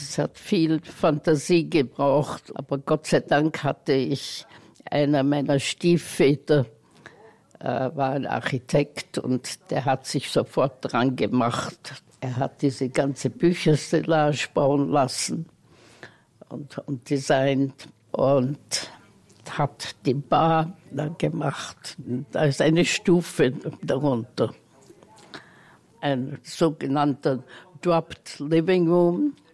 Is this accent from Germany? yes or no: no; Vienna, Austria; now in New York, United States; Ich stamme aus Wien, bin im 13. Bezirk aufgewachsen, in Hitzing. Ich wohne in New York schon seit ewig langer Zeit. Wir sind hier eingezogen in 1966.